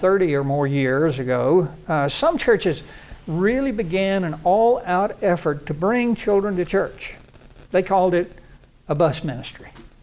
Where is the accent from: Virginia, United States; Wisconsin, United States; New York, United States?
Virginia, United States; I know of one church in my home state of Virginia that bragged that they had 52 buses going all over everywhere